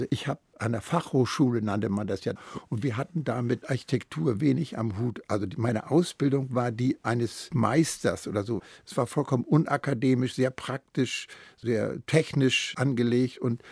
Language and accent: German; Lübeck, Schleswig-Holstein, Germany; aber ansonsten bin ich groß geworden in Lübeck. Das war ja noch eine Stadtrepublik oder so eine abgehalfterte Stadtrepublik. Ich bin in einem Industrievorort von Lübeck groß geworden.